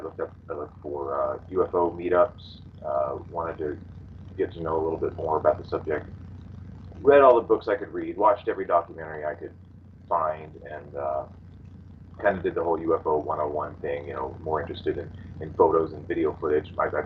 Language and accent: English; Oklahoma, United States; There was a news report on the local news station about a man in my home state of Oklahoma